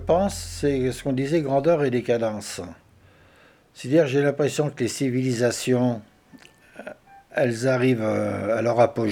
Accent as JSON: {"language": "French", "town": "Dieulefit", "region": "Auvergne-Rhône-Alpes", "country": "France", "tie": "born there", "said": "c'est comme ça que je suis né à Dieulefit par hasard pendant la guerre."}